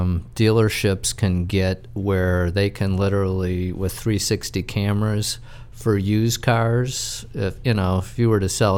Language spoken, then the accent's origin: English; Detroit, Michigan, United States; moved away as an adult; I grew up in Detroit around nothing but cars.